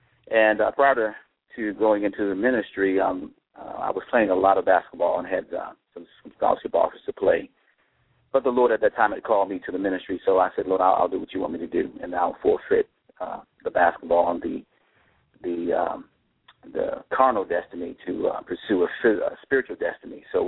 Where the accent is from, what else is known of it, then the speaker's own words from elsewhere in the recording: Detroit, Michigan, United States; I'm a warm weather child, so I love warm weather. I'm from Detroit, Michigan.